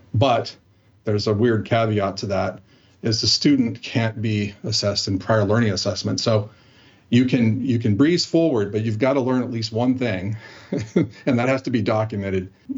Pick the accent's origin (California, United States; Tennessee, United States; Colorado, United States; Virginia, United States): California, United States; That kind of led to an offer out at Santa Monica College in California, my home state.